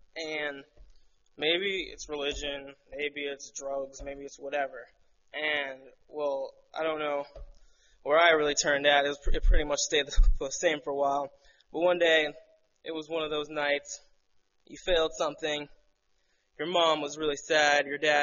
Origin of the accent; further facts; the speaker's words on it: New Jersey, United States; born there; I was born in New Jersey a while ago.